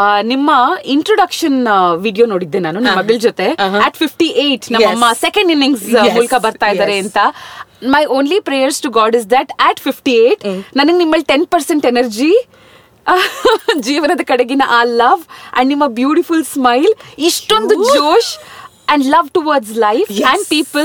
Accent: Bengaluru, Karnataka, India; first language Tamil; Kannada is a second language; so ನಾವು we are Iyengars, mother tongue Tamil, but ನಮ್ ತಾತ ಹಿ ಆಲ್ವೇಸ್ ಇನ್ಸಿಸ್ಟೆಡ್ ನೀವು ತಮಿಳ್ ಕಲಿದೆ ಇದ್ರು ಪರವಾಗಿಲ್ಲ, ಕನ್ನಡ ಕಲಿಬೇಕು ಬಿಕಾಸ್ ನಾವು ಬೆಂಗಳೂರಲ್ಲಿ ಇದೀವಿ, ಕರ್ನಾಟಕದಲ

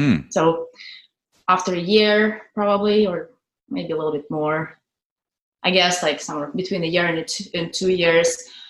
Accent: Russia; English is a second language; moved away as an adult; now in United States; And then I'm from Russia. And once I finished my degree, I moved to the United States.

